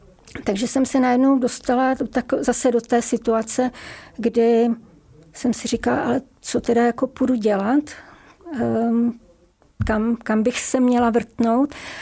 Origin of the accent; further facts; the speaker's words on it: Prague, Czechia; tím, že jsem byla z Prahy, takže jsem nikdy nebydla na koleji